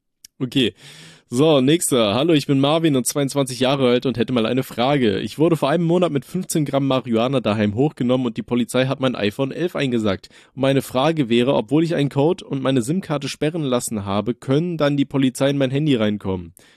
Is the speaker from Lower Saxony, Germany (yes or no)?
yes; Osnabrück, Lower Saxony, Germany; Ich komme aus Osnabrück